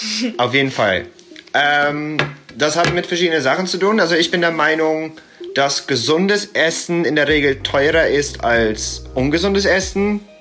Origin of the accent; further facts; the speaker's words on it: Netherlands; Holland, weil es halt meine Heimat ist.